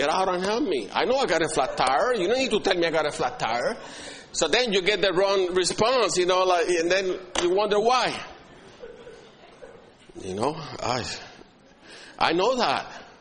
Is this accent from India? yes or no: no; Puerto Rico; now in United States; I came from Puerto Rico, and brother came from Spain, and Australia, and, you know, Irish. Brought up in different cultures and customs and people